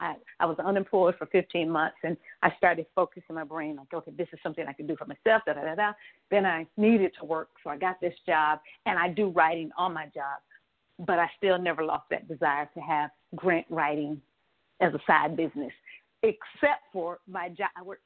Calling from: Atlanta, Georgia, United States; I'm calling from Atlanta, Georgia.

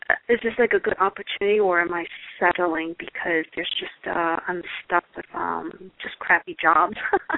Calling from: California, United States; California.

